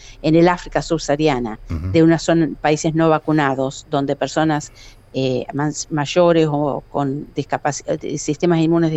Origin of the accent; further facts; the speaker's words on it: Trenque Lauquen, Buenos Aires Province, Argentina; Hospital Municipal de Trenquelauquen, que es de donde yo soy, nacida